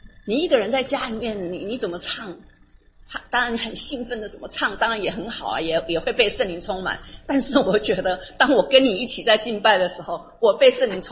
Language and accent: Chinese; Taiwan; 我们台湾人讲世俗人